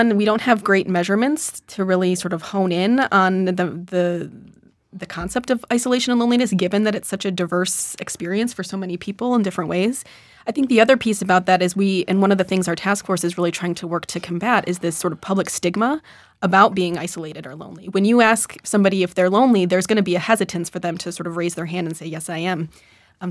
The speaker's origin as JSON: {"language": "English", "region": "Midwest", "country": "United States", "said": "I'm from the Midwest, where most of my family, aunts, uncles, cousins, live in very similar towns near each other."}